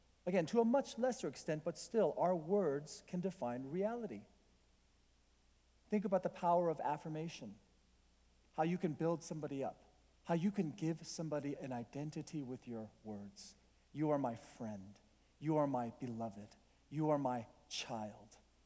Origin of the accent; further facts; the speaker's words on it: Colorado, United States; I grew up here in Colorado. I have one older brother.